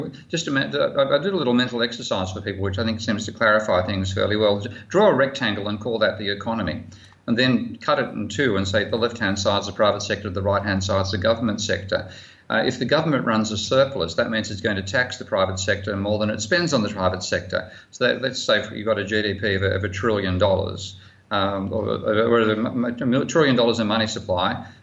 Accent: Australia; pardon me being an Australian there and swearing

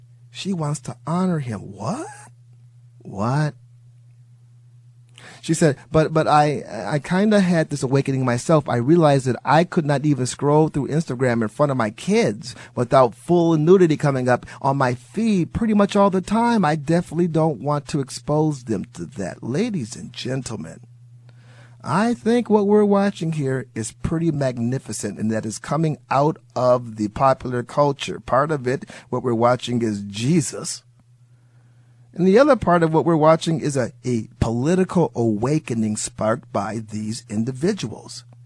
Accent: Wisconsin, United States; I'm originally from Wisconsin. Don't hold that against me. Great state. I wouldn't be talking about great state. And I was born and raised there, and I was a Packer fan against my father's will.

